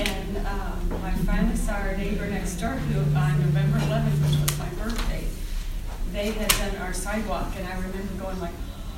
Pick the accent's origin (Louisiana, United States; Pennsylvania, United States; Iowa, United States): Iowa, United States; West Des Moines; When I was a kid growing up in West Des Moines, I knew everybody in their neighborhood.